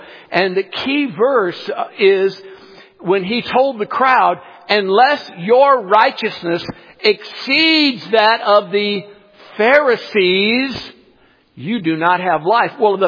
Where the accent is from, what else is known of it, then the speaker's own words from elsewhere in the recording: Kansas City, Missouri, United States; I love Kansas City. I was born and raised in Kansas City. I was 3 months old, right, and lived here in Hickman Mills when the tornado came through in 57